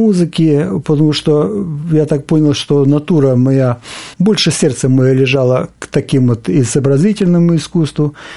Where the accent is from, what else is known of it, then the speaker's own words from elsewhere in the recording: Mykolaiv Oblast, Ukraine; я родом с Украины, Николаевщины, это Вознесенского района. Рос я в семье колхозников